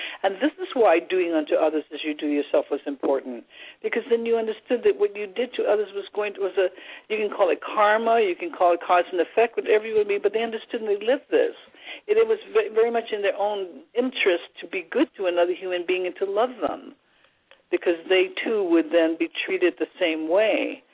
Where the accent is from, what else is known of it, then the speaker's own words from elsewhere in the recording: Hawaii, United States; So let's find the love if that's the core of who we are, especially as Hawaiian people.